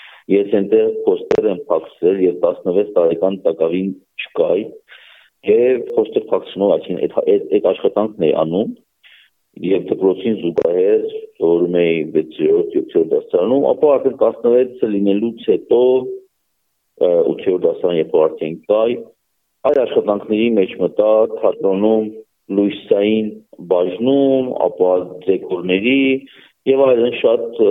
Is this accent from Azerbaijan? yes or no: yes; Nagorno-Karabakh, Azerbaijan; Ոչ միայն եմ պատճառով Արցախից եմ ես, ոչ միայն եմ պատճառով Արցախի մեջ եմ մեծացել